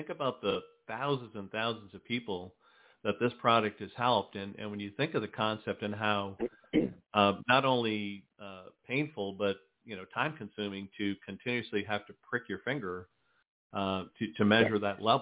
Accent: Providence, Rhode Island, United States; I was originally born and raised in the Providence, Rhode Island area, the states that represent New England.

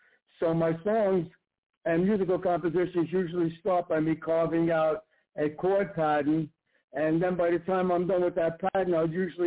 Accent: New York City, New York, United States; I'm originally from New York City, Russell, born and raised in Bronx, New York, and spent most of my life in the five boroughs up in New York.

